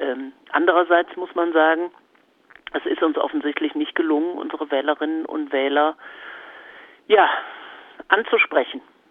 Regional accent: Wuppertal, North Rhine-Westphalia, Germany; Also ich kann für die Stadt, aus der ich komme, aus Wuppertal, sagen

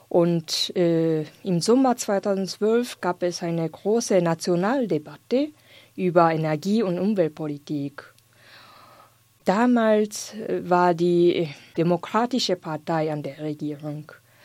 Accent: Tokyo, Japan; German is a second language; Ich komme aus Tokio.

